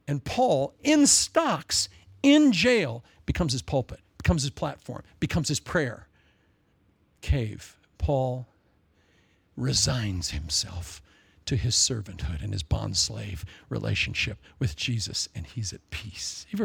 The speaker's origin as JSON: {"language": "English", "town": "Agoura Hills", "region": "California", "country": "United States", "said": "And I said, California."}